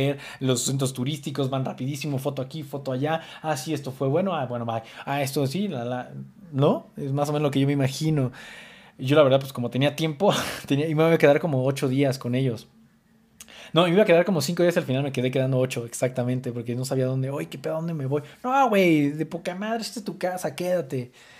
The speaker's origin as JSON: {"language": "Spanish", "country": "Mexico", "said": "¿De dónde eres? México."}